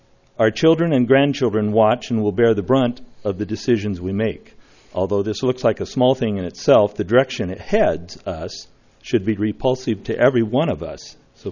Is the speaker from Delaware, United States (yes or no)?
no; Atascadero, California, United States; from Tascadero.